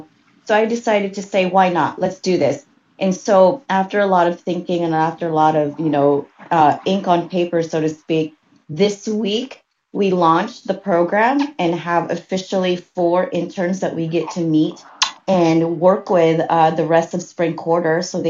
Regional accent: Philippines; moved away; growing up in the Philippines.

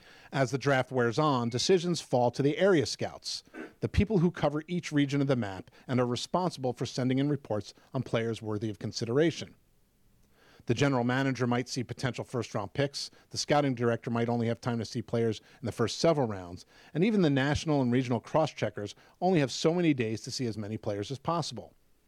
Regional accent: Pittsburgh, Pennsylvania, United States; In 2004, I spent a lot of time in my hometown of Pittsburgh with Neil Walker

